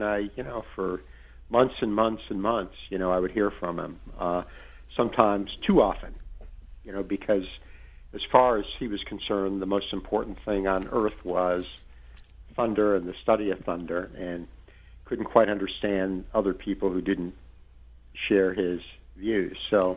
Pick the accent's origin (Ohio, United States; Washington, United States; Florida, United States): Florida, United States; Miami; And then when I was a boy growing up in Miami, the Miami News had this fantastic columnist